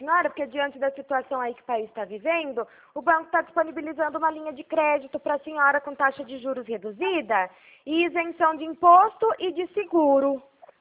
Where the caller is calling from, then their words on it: Araraquara, São Paulo, Brazil; Eu falo de São Paulo, estado de São Paulo, aqui da cidade de Araraquara.